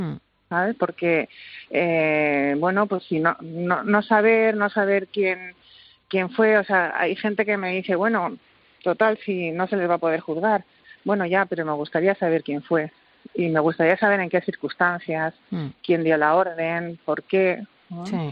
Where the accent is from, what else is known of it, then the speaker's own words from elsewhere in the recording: San Sebastián, Basque Country, Spain; Yo soy de San Sebastián